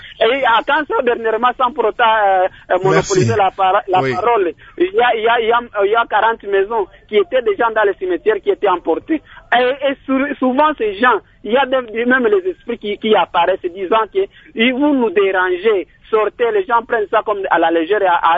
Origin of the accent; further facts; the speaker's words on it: Bukavu, South Kivu, DR Congo; C'est ça, mais chez nous, à Bukavu, il n'y a pas d'abord cette pratique-là.